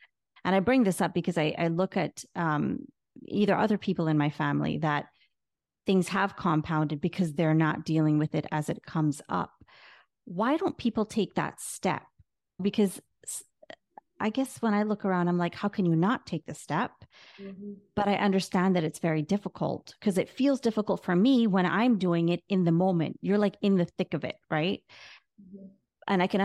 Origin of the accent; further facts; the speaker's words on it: Barbados; born there; I was born in Barbados.